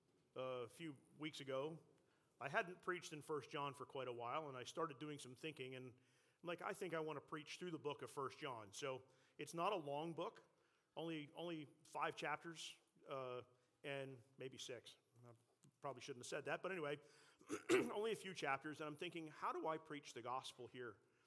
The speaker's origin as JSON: {"language": "English", "town": "Winfield", "country": "United States", "tie": "born or raised there", "said": "when I was growing up in Winfield as a teenager."}